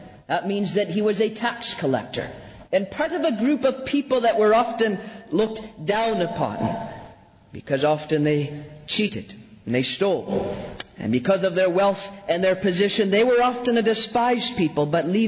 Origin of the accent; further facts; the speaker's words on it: Halifax, Nova Scotia, Canada; I am visiting you from Halifax, Nova Scotia, on the east coast of Canada.